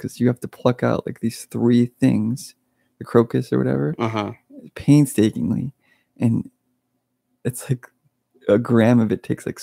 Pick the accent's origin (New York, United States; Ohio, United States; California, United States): New York, United States; Long Island; And growing up on Long Island, New York.